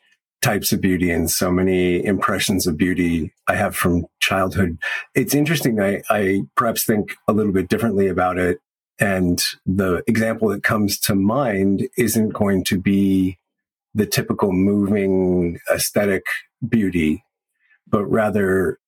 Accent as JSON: {"language": "English", "region": "California", "country": "United States", "tie": "born or raised there", "said": "Yeah, so I grew up in the United States in Southern California, and I went to college at the United States Merchant Marine Academy at Kings Point in New York."}